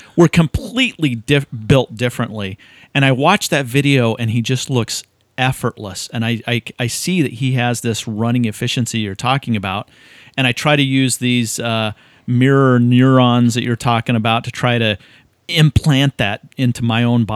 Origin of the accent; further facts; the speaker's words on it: Wyoming, United States; now in California, United States; Hey, careful. I'm from Wyoming, Dr. Phil.